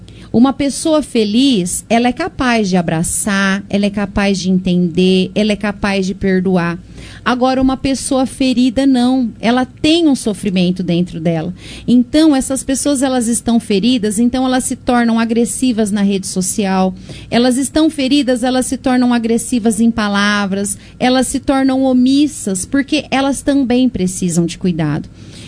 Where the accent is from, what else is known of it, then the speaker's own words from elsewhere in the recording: Areias, Brazil; Realmente, somos da roça, né? Ele é da Tabarana, eu sou da Areias.